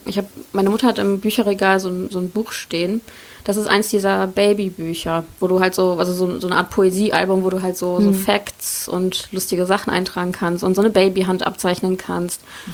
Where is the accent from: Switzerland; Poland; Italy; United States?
Poland; now in Germany; Also von Polen nach Deutschland und dann von Miel nach Sinzenich und von Sinzenich nach Bleibür.